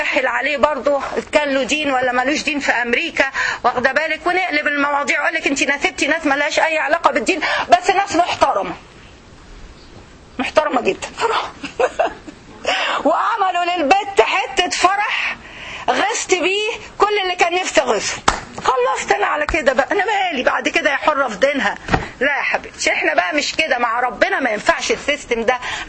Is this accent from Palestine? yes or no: no; Egypt; إحنا عندنا في مصر بيقولوا الشيشة